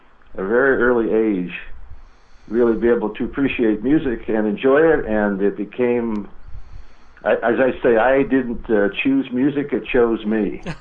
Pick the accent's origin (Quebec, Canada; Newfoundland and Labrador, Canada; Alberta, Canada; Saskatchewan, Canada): Newfoundland and Labrador, Canada; Grand Falls; I'm originally from Canada, and they were playing in Canada.